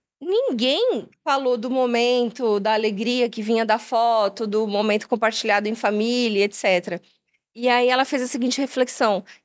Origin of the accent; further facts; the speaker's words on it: Campo Grande, Mato Grosso do Sul, Brazil; A gente é de Campo Grande, Mato Grosso do Sul, né?